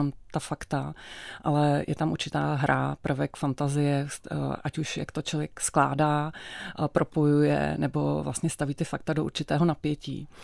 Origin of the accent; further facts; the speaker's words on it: Prague, Czechia; Praha 4 až Praha 12, okraj Prahy, Písnice, nově postavené sídliště, které trochu připomínalo panel story Věry Chytilové, prostě bloky paneláků, bahno, a tam jsme se nastěhovali